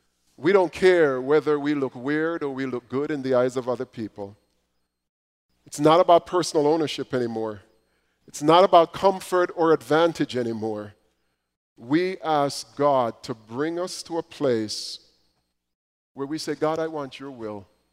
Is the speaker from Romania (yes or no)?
no; Jamaica; Growing up in Jamaica as a young Christian, I learned a song that went something like this.